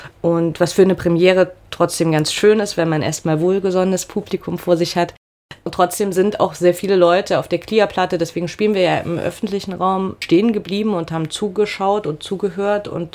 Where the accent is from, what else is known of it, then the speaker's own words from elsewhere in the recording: Germany; ich bin Deutsche, ich habe keine Rassismuserfahrung